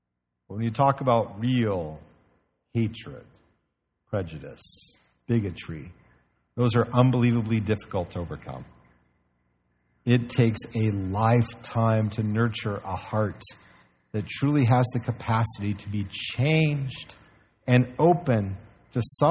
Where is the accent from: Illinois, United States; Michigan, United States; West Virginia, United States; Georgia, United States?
Illinois, United States; also born or lived in Indiana; I was born in Indiana, so I'm a Hoosier by birth. Moved to southern Illinois on the Mississippi, on the Illinois side of the Mississippi River from St. Louis. Moved there when I was about 2.5.